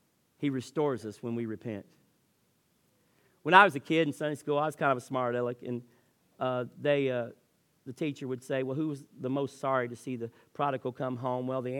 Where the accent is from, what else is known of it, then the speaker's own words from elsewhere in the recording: Vevay, Indiana, United States; See, I grew up in and around Vivi, Indiana. A lot of people think that's the far country. But to us from Vivi, Madison was the far country.